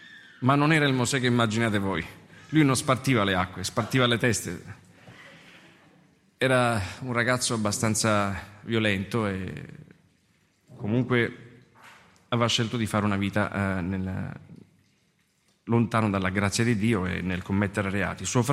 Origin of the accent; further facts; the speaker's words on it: Messina, Sicily, Italy; Io sono messinese